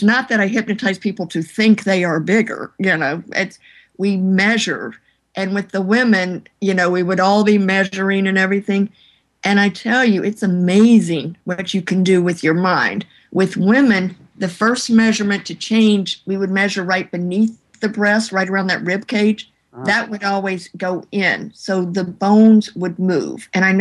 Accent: Louisiana, United States; I'm from Louisiana.

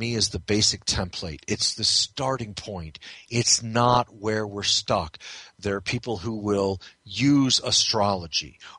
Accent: St. Louis, Missouri, United States; I'm male, I was raised Catholic, I was raised in St. Louis, I was raised by this kind of family, I went through 12 years of Catholic school

